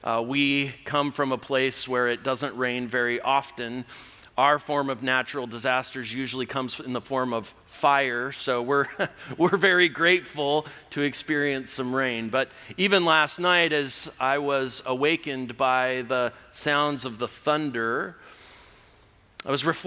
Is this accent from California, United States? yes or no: yes; California, United States; I'm easily impressed. I'm from California.